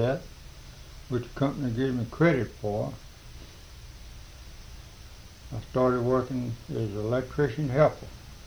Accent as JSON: {"language": "English", "town": "Spencer", "region": "North Carolina", "country": "United States", "tie": "born or raised there", "also_born_or_lived": "Salisbury", "said": "Dad had to move to Spencer."}